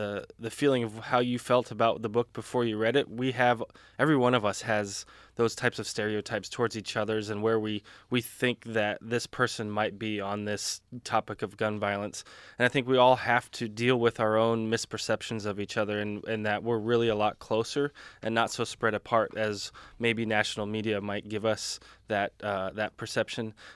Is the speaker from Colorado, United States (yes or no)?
yes; Colorado, United States; And I come from Colorado, where a red flag or extreme risk law was just passed in my county.